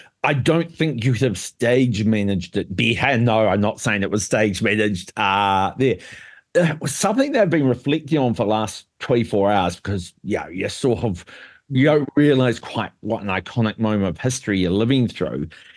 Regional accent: New Zealand; that's just my view as a New Zealander.

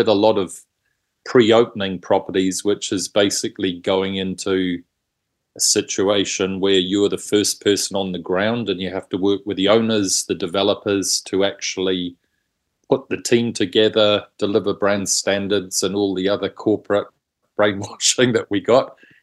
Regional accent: Auckland, New Zealand; I was brought up on Auckland's North Shore, went to university, didn't like it

